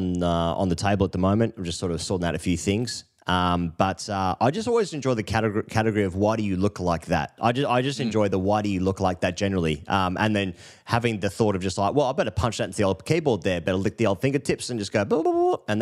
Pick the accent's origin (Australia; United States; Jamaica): Australia; as an Australian